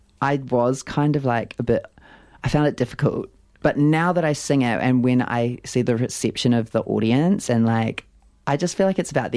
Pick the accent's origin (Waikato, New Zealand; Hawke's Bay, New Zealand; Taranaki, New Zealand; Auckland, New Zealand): Hawke's Bay, New Zealand; got ties to Wellington, living there for a while, and I've played in Christchurch, and I know I've got fans there, and I'm from Hawke's Bay